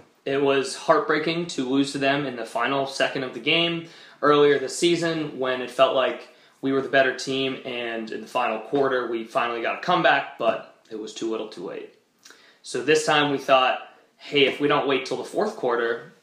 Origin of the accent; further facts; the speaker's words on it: Pittsburgh, Pennsylvania, United States; So going to Pittsburgh, for me, my hometown, it was a big deal because I played for the Thunderbirds.